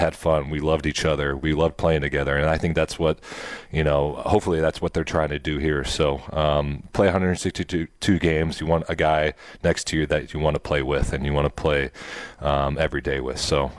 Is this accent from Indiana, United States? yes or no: no; Nebraska, United States; I took my family out there, and you know, I grew up in Nebraska, so we had some steakhouses, but it was nothing like that.